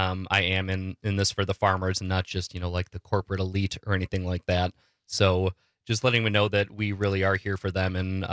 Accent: La Crosse, Wisconsin, United States; now in Madison, United States; La Crosse. I grew up in La Crosse.

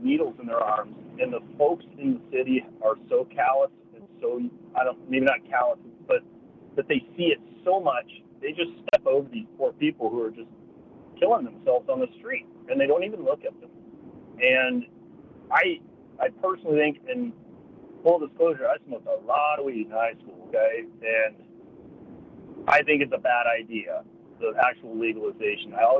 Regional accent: Seattle, Washington, United States; moved away as an adult; now in Wisconsin, United States; I grew up in Seattle. And I moved to Wisconsin about 5 years ago.

